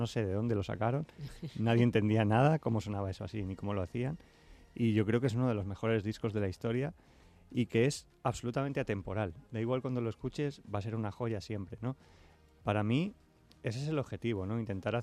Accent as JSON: {"language": "Spanish", "town": "Aranjuez", "region": "Community of Madrid", "country": "Spain", "tie": "born or raised there", "said": "Nací en Aranjuez y ahí me voy a quedar."}